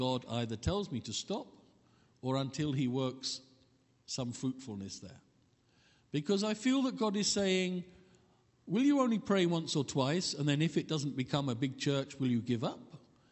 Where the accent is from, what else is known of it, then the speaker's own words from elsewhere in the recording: England, United Kingdom; in my service as an English person serving in England